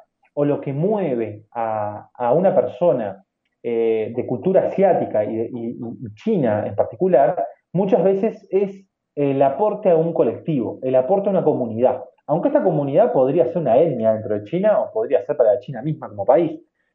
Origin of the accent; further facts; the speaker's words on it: Uruguay; nos va a pasar, como uruguayos, como gobierno uruguayo